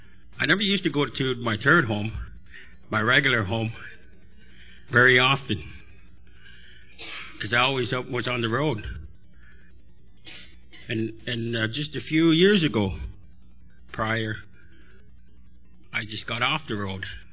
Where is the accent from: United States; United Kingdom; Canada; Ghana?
Canada; Thessalon, Ontario; And I'm from Thessalon. And I was born in Thessalon.